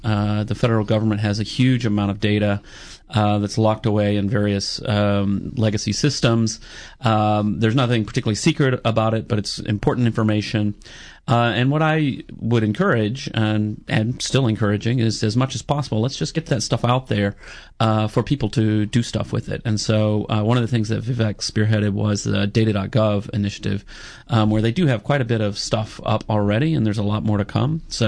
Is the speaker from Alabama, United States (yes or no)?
yes; Alabama, United States; also born or lived in Chicago; Well, I guess I grew up in Alabama, which surprises people sometimes. Grew up in Alabama and ended up going to university in Alabama and also at Indiana University.